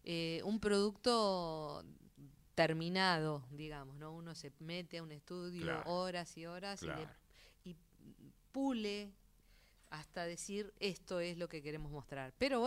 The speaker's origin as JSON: {"language": "Spanish", "region": "Buenos Aires", "country": "Argentina", "tie": "born or raised there", "said": "Nací acá en Buenos Aires y comencé acá en Buenos Aires cantando en el coro de niños del Colón a los 7 años."}